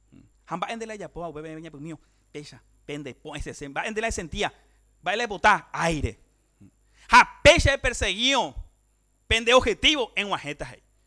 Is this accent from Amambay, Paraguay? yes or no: yes; Pedro Juan Caballero, Amambay, Paraguay; Soy un orgulloso de Pedro Juan Caballero. Soy orgulloso de ser paraguayo.